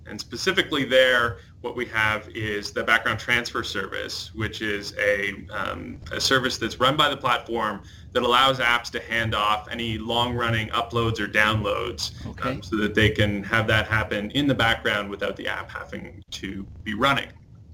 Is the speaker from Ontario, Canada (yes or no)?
yes; Ontario, Canada; So I grew up in Canada, in Eastern Ontario, near sort of between Montreal and Ottawa.